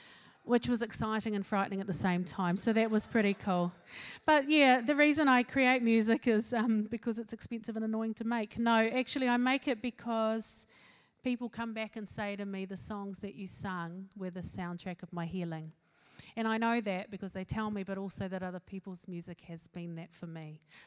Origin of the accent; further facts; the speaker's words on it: West Auckland, Auckland, New Zealand; I am from West Auckland, but we draw the line there.